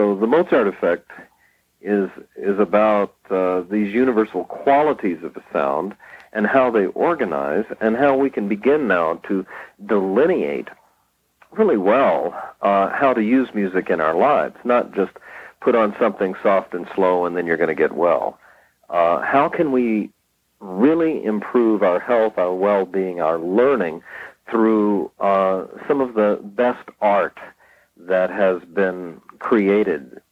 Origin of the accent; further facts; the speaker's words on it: Texas, United States; also born or lived in Paris, France; I grew up in Texas and in Paris, where I studied at the conservatory.